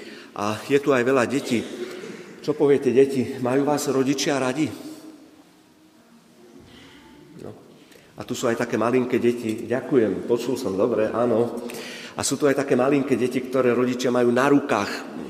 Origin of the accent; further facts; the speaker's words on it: Bratislava, Bratislava Region, Slovakia; Ja pochádzam z katolíckej rodiny, mám 5 súrodencov, pochádzam z Bratislavy, moji rodičia, otec je z východu, od Bardejova, mama je zo stredného Slovenska